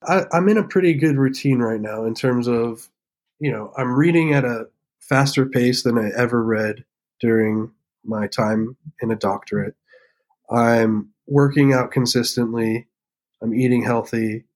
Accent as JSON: {"language": "English", "region": "Pennsylvania", "country": "United States", "tie": "born or raised there", "also_born_or_lived": "Vermont / Milwaukee", "said": "So I lived in Vermont and Milwaukee, and I grew up in Pennsylvania."}